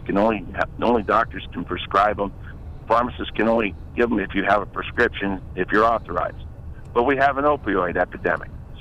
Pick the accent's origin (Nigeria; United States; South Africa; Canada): United States; Muncie, Indiana; I mean, when I was a kid growing up in Muncie